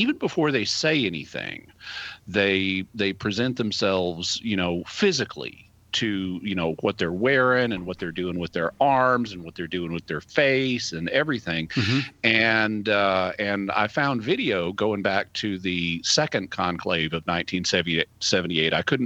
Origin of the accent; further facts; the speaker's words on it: United States; You know, as an American, if you always hear it's not going to be one of you, then you can kind of internalize that.